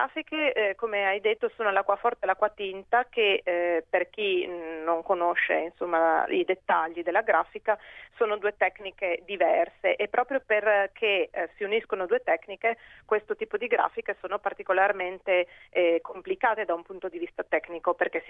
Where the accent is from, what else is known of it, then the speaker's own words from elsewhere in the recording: Udine, Friuli-Venezia Giulia, Italy; tra cui anche la mia città d'origine, cioè Udine